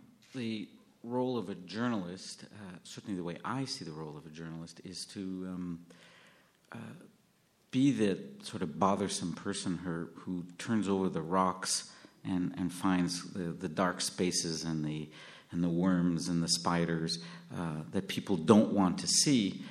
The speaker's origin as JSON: {"language": "English", "town": "Montreal", "region": "Quebec", "country": "Canada", "tie": "born or raised there", "said": "I grew up in the Snowden district of Montreal, right? I knew all the parks. I knew our neighbors."}